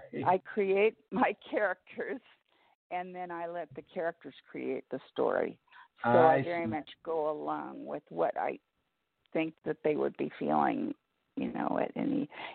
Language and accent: English; California, United States; And I'm from Southern California and grew up there.